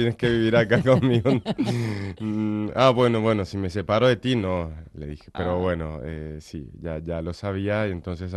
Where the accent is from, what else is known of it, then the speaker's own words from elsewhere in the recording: Asunción, Paraguay; Yo soy de Asunción.